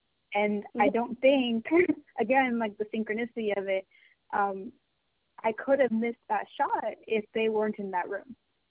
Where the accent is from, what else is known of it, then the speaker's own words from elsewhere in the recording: India; but like as an Indian who looks like me, who is sort of like lighter skinned, it's not just like a skin tone thing